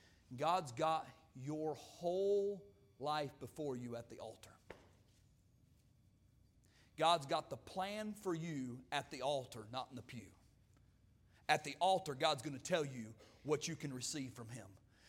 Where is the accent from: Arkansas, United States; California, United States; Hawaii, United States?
Arkansas, United States; I'm from Arkansas. I know about it. They got more rocks in Arkansas than they do soil.